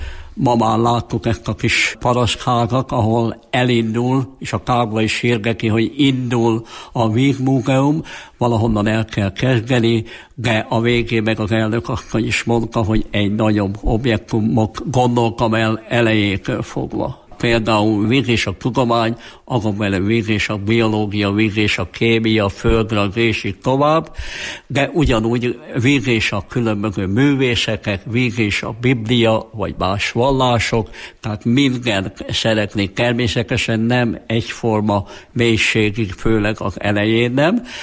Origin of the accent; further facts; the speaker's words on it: Tolcsva, Borsod-Abaúj-Zemplén, Hungary; born there; én tolcsai születésű vagyok